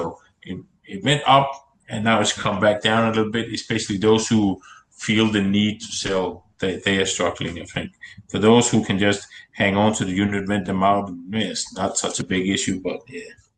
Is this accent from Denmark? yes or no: yes; Denmark; English is a second language; And so I'm originally from Denmark, which is far away in Europe, and we don't go there that often.